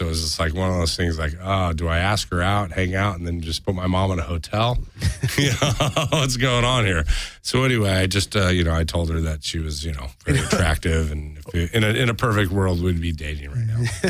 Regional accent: Los Angeles, California, United States; that's one thing I hate about Los Angeles and growing up in California is the infrastructure here has always been set up for cars.

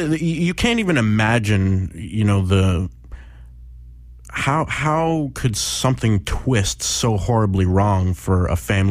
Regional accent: Pennsylvania, United States; I am from Pennsylvania.

